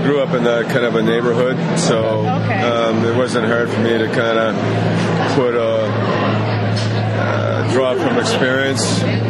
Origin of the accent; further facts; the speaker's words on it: Halifax, Nova Scotia, Canada; also born or lived in Boston, United States; My parents moved back to Canada when I was a young boy.